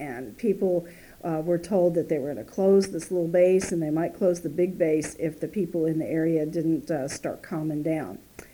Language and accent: English; Fort Ord, California, United States; born there; also born or lived in Pennsylvania / Texas / Mississippi; Okay, I was born to my in Fort Ord, California, where my dad was a captain in the Army, and I was only there 6 weeks because we moved to Hanscom Air Force Base.